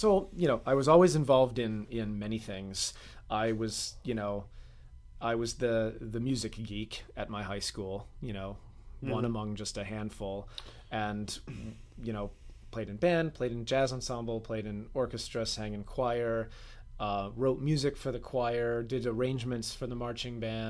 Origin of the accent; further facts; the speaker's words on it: Hartford, Connecticut, United States; I grew up around Hartford, Connecticut.